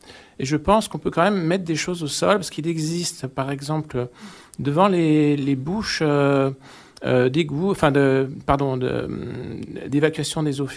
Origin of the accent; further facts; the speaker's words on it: Auvergne-Rhône-Alpes, France; Moi, je viens de Savoie.